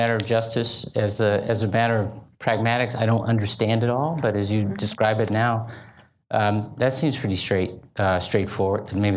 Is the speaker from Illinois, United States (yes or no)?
yes; Chicago, Illinois, United States; When I was growing up on the South Side, nobody said, you know, they're bad because they're wealthy on the North Side.